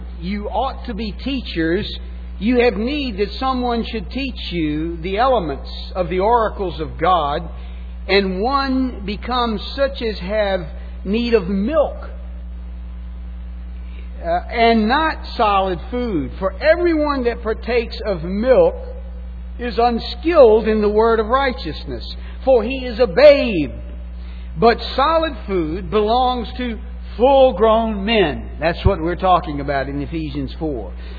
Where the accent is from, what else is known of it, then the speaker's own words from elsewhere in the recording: the South, United States; I'm from the South. You have to give me. We talk slow and not always so clear.